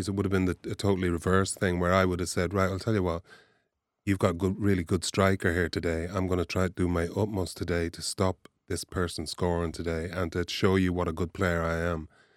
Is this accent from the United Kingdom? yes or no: no; Ireland; I grew up in Ireland. I went out in Ireland. I went playing soccer games all over Ireland.